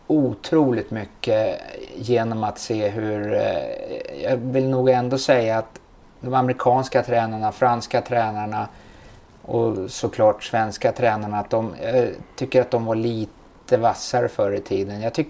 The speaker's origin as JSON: {"language": "Swedish", "town": "Stockholm", "region": "Stockholm County", "country": "Sweden", "tie": "born or raised there", "said": "Jag kommer ifrån Bromsten, och det ligger ju bara, jag är uppfödd i Bromsten kan man säga."}